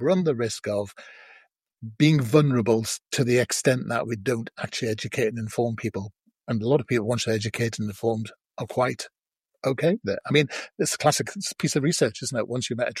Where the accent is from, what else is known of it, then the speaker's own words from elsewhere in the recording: England, United Kingdom; I've never understood, because I'm from the North, I've never understood the concept of a bathroom